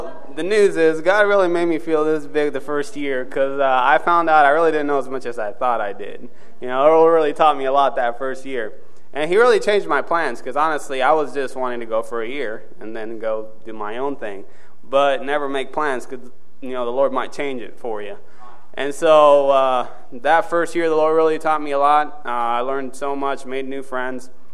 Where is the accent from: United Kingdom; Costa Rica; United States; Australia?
Costa Rica; I was born in Costa Rica, grew up in a broken home.